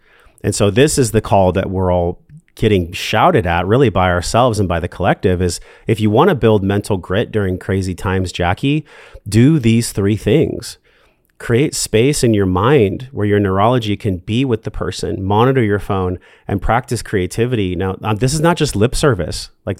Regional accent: California, United States; now in Austin, United States; I grew up in California for 40 years and I just miss the ocean so much. We do have the lake out here in Austin

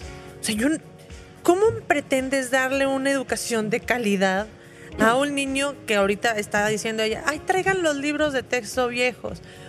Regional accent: Casas Grandes, Chihuahua, Mexico; porque yo soy de allá de Casas Grandes

